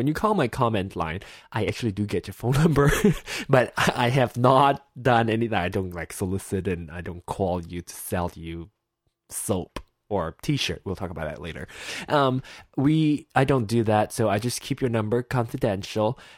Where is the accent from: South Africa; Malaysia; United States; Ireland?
Malaysia; Penang; Hokkien is a dialect that I speak in Penang, my hometown, Penang, Malaysia. It's a state in Malaysia.